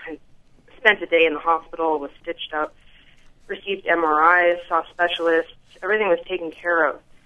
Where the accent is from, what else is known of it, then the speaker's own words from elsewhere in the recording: United States; now in California, United States; And I grew up in the States with American relatives, and we were constantly battling two sides, my Canadian mother and father and my American family